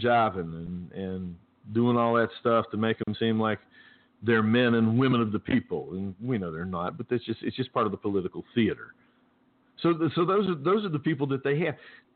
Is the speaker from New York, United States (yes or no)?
no; West Virginia, United States; I'm from West Virginia.